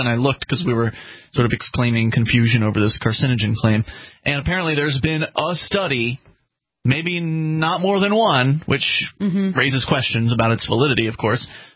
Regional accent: Sarasota, Florida, United States; now in New Hampshire, United States; I didn't come from a big city. I came from Sarasota, Florida, which the city itself is fairly small in population.

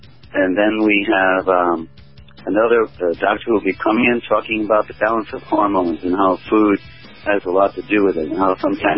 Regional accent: New England, United States; And I grew up in New England on a farm, and my French family in France, my uncle was a holistic doctor, who's now retired.

